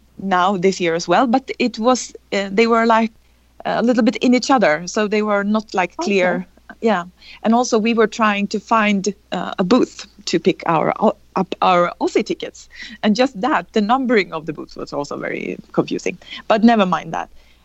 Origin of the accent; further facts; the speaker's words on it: Stockholm, Stockholm County, Sweden; But of course, Engage and the ISBG meeting in Stockholm, my hometown.